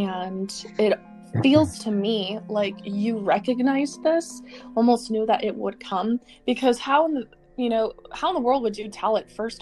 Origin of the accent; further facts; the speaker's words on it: Colorado, United States; growing up in Colorado in our home.